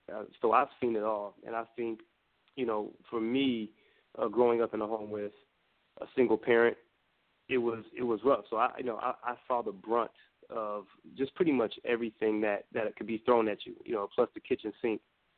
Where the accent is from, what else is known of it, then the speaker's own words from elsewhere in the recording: Chicago, Illinois, United States; And so growing up in Chicago, it was just us three.